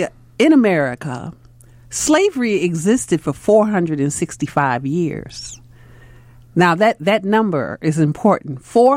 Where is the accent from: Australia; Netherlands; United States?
United States; Chicago, Illinois; Growing up in Chicago during that time, I was used to racism.